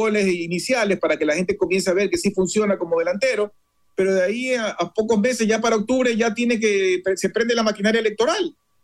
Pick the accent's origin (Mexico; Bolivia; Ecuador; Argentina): Ecuador; hay que también como ecuatorianos defender de que no se venda en mal momento